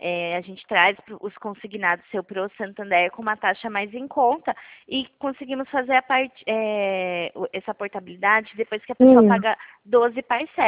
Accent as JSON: {"language": "Portuguese", "town": "Pirassununga", "region": "São Paulo", "country": "Brazil", "said": "Eu sou de Pirassununga, interior de São Paulo."}